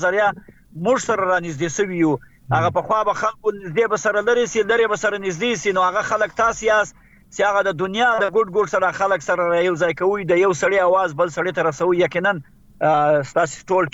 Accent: Zabul, Afghanistan; زه د افغانستان يم د زابل ولایت د نوبارد ولسوالۍ د مسازو د کلی يم

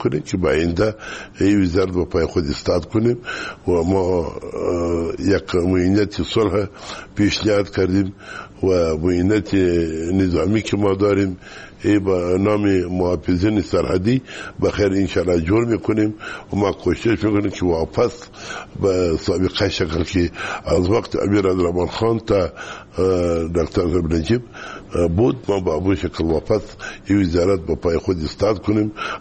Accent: Kandahar, Afghanistan; ما از کندهار هستیم.

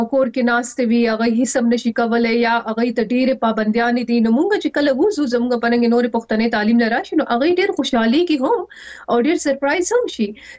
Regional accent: Pakistan; now in United Kingdom; پاکستان زموږ ملک دی مونږ د پاکستان یو زموږ پہچان دی

